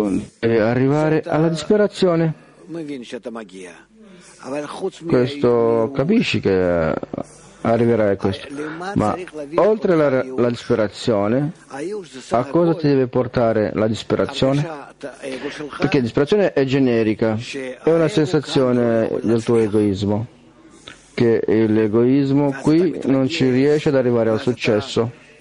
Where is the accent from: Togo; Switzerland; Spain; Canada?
Canada; Toronto, Ontario; Italian is a second language; da Toronto. Io benvenuto a tutti, io vengo da Toronto.